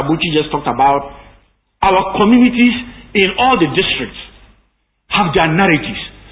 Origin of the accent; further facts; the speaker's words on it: Bawku, Upper East, Ghana; In my years of peace-building practice, including my hometown, Boku, famous for its issues